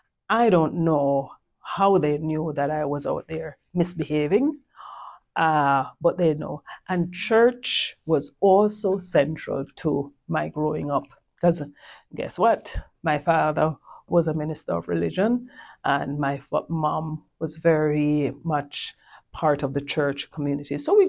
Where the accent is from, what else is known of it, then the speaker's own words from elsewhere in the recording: Saint Mary, Jamaica; now in Calgary, Canada; Originally, I am from Jamaica. I came to Canada in 1993. Never forget that.